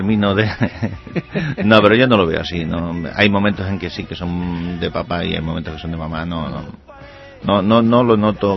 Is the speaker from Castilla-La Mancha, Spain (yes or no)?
yes; Alamillo, Castilla-La Mancha, Spain; moved away; como yo me vine de donde nací, me vine de Alamillo, aquí, pues... pero sí, digo, teniendo los amigos que tenía allí en Alamillo